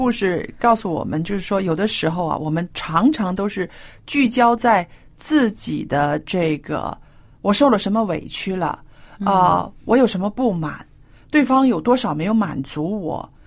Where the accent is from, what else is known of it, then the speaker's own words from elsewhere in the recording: China; 就让我想起来我们中国人说的一句话。